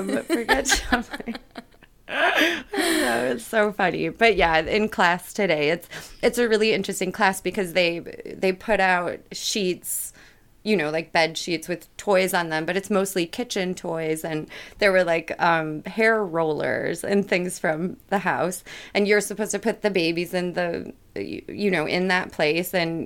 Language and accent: English; Midwest, United States; I was raised in the Midwest. It's like a family who doesn't communicate that well.